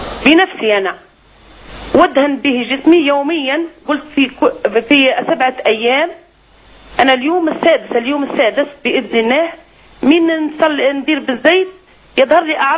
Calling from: Algeria; الشيخ، أنا من الجزائر

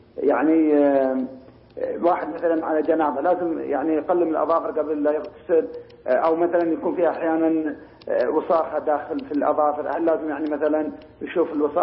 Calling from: Qatar; عندنا في قطر.

